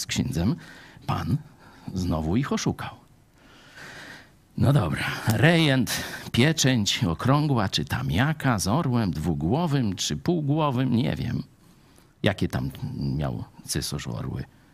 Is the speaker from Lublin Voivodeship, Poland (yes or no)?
yes; Lublin Voivodeship, Poland; Nie wiem, u nas w Lubelszczyźnie, to wiem.